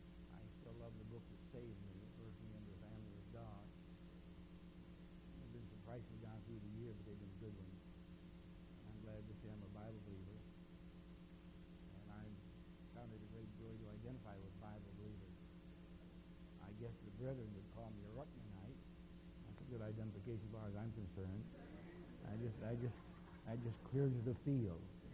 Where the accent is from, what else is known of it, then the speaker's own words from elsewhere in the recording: Louisville, Kentucky, United States; I am from Louisville, Kentucky. I'm not bragging about that. That's the whiskey capital of the world, the horse racing capital of the world.